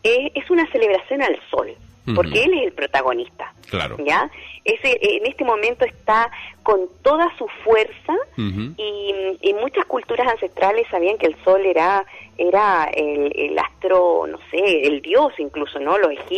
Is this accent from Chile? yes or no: yes; Chile; now in Spain; Yo soy de Chile, uh-huh. Aunque vivo hace muchos años aquí en España, viajo cada año.